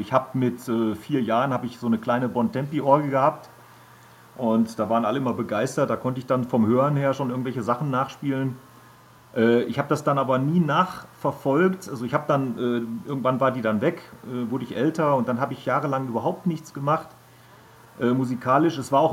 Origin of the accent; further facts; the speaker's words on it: Halle, Saxony-Anhalt, Germany; Aus Sachsen-Anhalt. Wir kommen aus Halle an der Saale, richtig?